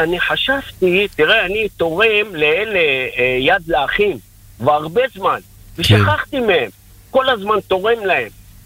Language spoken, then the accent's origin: Hebrew; Or Yehuda, Tel Aviv District, Israel; כרגע, אני מאור יהודה, אבל אני כרגע נמצא בלוד.